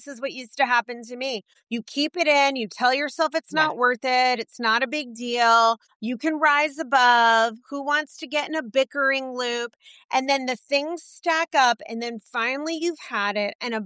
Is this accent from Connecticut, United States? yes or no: no; New York, United States; It drives me crazy, actually, as a New Yorker.